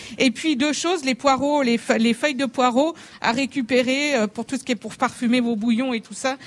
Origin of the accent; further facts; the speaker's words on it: Besançon, Bourgogne-Franche-Comté, France; Bonjour, donc je viens de Besançon et je m'attendais pas à être ici aujourd'hui